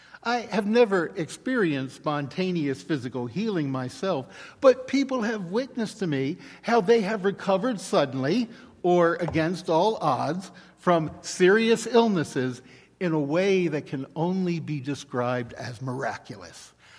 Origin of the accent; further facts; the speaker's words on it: Baltimore, Maryland, United States; When I was growing up in Baltimore, people said it was the city with the world's biggest inferiority complex.